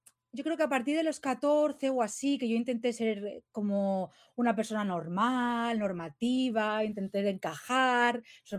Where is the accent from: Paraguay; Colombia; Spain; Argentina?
Spain; Barcelona, Catalonia; Yo soy de Barcelona, nacido en Barcelona y me crié con la televisión catalana.